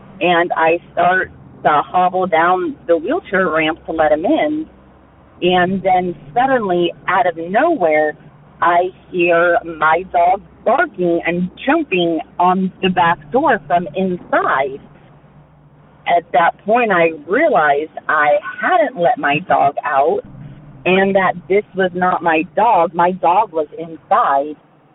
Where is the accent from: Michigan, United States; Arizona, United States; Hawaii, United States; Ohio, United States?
Ohio, United States; South Vienna; I'm from South Vienna, Ohio. It's a little farming town between Dayton and Columbus, middle of nowhere, if you blink, you miss it.